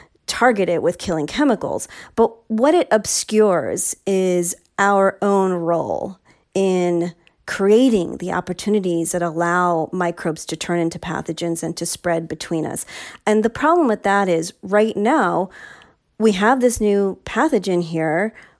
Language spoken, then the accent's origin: English; New York City, New York, United States